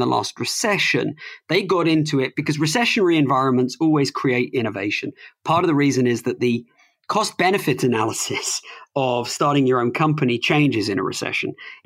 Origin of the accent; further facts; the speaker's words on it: United Kingdom; I mean, I'm a Brit, right?